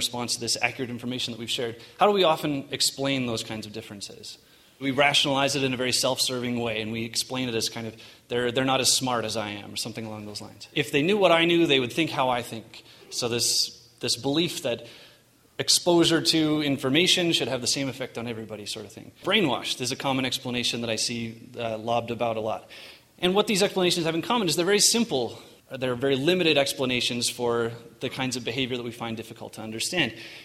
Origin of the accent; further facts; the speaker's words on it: Western Canada, Canada; I was born and raised in Mormon in Western Canada. I come from a long line of Mormons